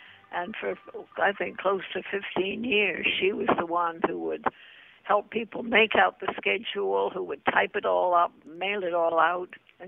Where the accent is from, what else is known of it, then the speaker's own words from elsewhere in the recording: New York, United States; I grew up with mountains in the Adirondacks, where it was my father who would take us on trips.